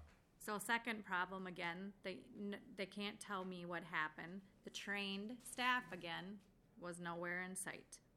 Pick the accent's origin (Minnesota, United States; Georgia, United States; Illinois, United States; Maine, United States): Minnesota, United States; South St. Paul; I'm from South St. Paul, Minnesota.